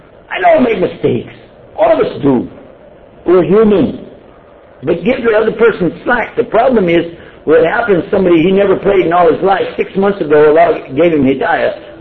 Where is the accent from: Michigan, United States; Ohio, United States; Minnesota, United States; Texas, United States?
Texas, United States; Hey, what do you want, I'm from Texas. Don't mess with Texas.